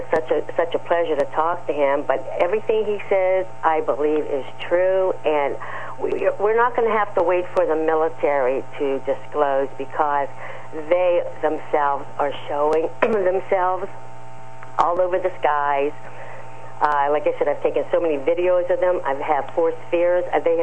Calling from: California, United States; from California.

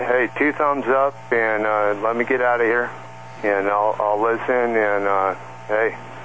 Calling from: Hot Springs, Arkansas, United States; just outside of Hot Springs, Arkansas.

